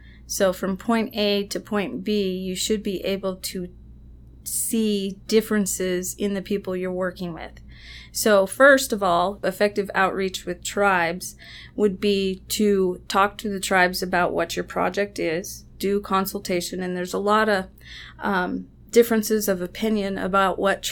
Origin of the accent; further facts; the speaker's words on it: Nevada, United States; I grew up on the Walker River Reservation. My parents moved there when I was 4 years old.